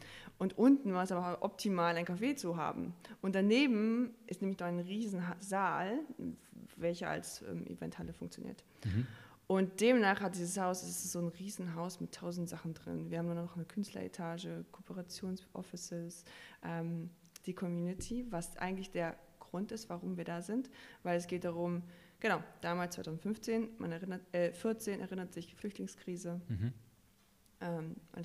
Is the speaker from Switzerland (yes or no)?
no; North Rhine-Westphalia, Germany; also born or lived in Marburg; now in Berlin, Germany; Ich komme ursprünglich aus dem Pott, aus dem Ruhrgebiet. Da bin ich aber nur groß geworden. Also ich glaube, bin ich halt aufgewachsen. Seit 2013 das erste Mal in Berlin, durfte dann nochmal nach Marburg ziehen und seit 2016 wieder hier zurück